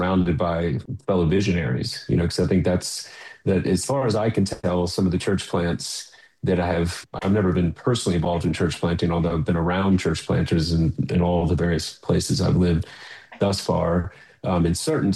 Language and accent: English; Baton Rouge, Louisiana, United States; I'm from Baton Rouge, and I think there's one church in Baton Rouge.